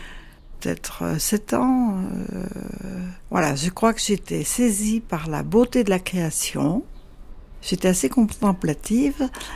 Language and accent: French; Dompierre-sur-Veyle, Auvergne-Rhône-Alpes, France; born there; Je suis née en 38 à Dompierre-sur-Velle, un petit village près de Bourg-en-Bresse.